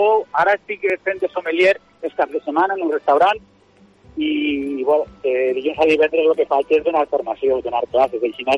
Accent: Valencia, Valencian Community, Spain; aquí a València, que és d'on soc.

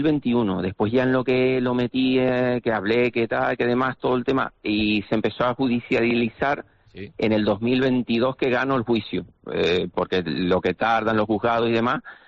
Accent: San Cristóbal de La Laguna, Canary Islands, Spain; Yo vivo con mi madre de 95 años, yo soy de La Laguna y bueno, estoy viviendo ahí.

